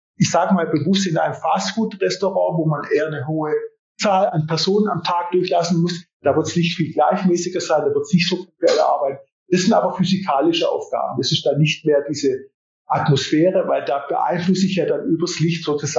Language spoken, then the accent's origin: German; Southern Italy, Italy; Also wie gesagt, ich komme aus Süditalien